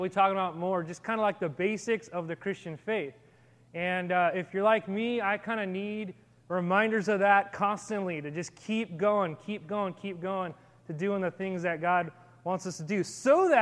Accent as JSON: {"language": "English", "town": "Salinas", "region": "California", "country": "United States", "tie": "born or raised there", "said": "when I was a kid, I grew up not only in Salinas, but I grew up on the east side of Salinas."}